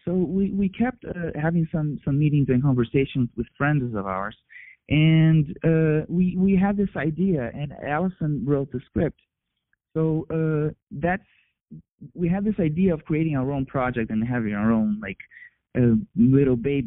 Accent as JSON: {"language": "English", "town": "Porto Alegre", "region": "Rio Grande do Sul", "country": "Brazil", "tie": "born or raised there", "said": "I mean, when I was in my town called Porto Alegre, I finished all my courses in my hometown, and it was all connected to film and television."}